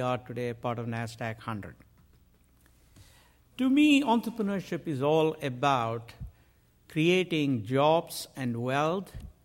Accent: Mysore, Karnataka, India; English is a second language; And while I was hitchhiking from Paris to my hometown, Mysore, I took about 11 months.

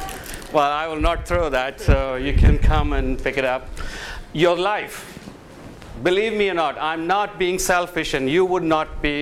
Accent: India; when I was growing up in India and I came to the high school

